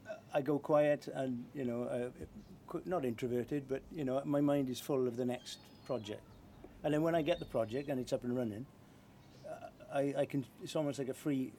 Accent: Mumbles, Wales, United Kingdom; born there; now in Pembrokeshire, United Kingdom; But I was born in Mumbles.

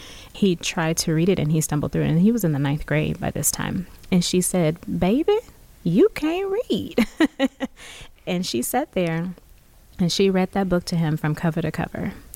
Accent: Houston, Texas, United States; back in where we grew up in Houston

